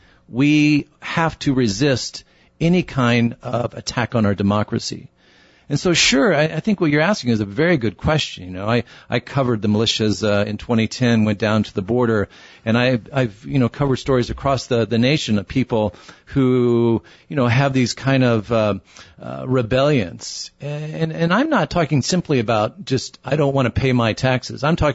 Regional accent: Tucson, Arizona, United States; also born or lived in Flagstaff; I'm from Arizona, and my family lives in the area here, and I lived for many years in Flagstaff, and I grew up outside Tucson, so this is home country for me.

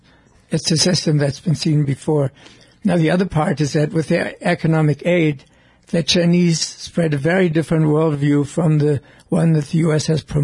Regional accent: Germany; We remade Germany, my home country, and Japan from authoritarian regimes into what are now exemplary democracy.

